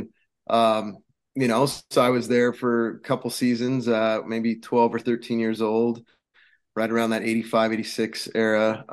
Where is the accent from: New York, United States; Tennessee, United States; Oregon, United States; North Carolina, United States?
Oregon, United States; Corvallis; You know, I grew up in Corvallis, Oregon, small sports town, as we all know.